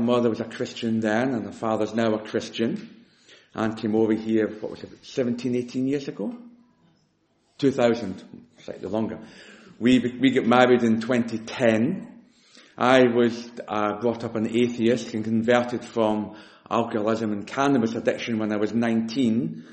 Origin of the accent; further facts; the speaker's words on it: Glasgow, Scotland, United Kingdom; We live in Roos. I'm from Glasgow.